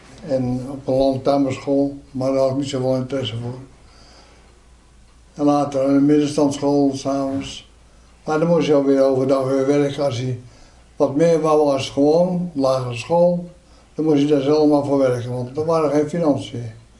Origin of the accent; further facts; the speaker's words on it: Hoogmade, South Holland, Netherlands; Geboren in Hoogmade en daar groeiden we op.